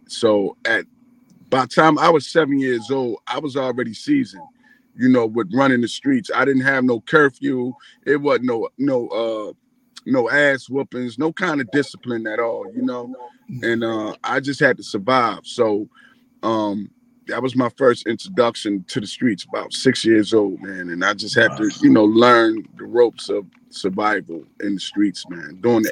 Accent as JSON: {"language": "English", "town": "Philadelphia", "region": "Pennsylvania", "country": "United States", "tie": "born or raised there", "said": "Myself, I'm from Philadelphia. Born and raised all my life in West Philly, but the whole Philly is my stomping grounds."}